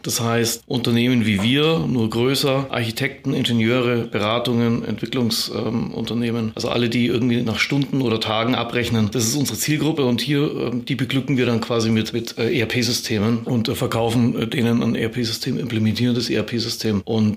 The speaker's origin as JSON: {"language": "German", "town": "Bayreuth", "region": "Bavaria", "country": "Germany", "lives_now": "Munich, Germany", "said": "ich bin aus Bayreuth ursprünglich, aus Oberfranken und habe da auch studiert"}